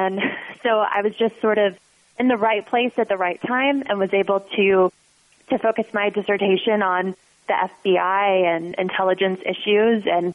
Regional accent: Fort Worth, Texas, United States; Yeah, so I'm originally from Fort Worth, Texas. Come from a long line of Texans.

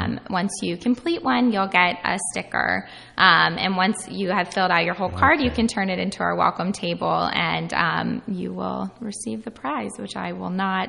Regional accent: New Jersey, United States; So, I grew up in Hunterdon County and had no experience on a farm.

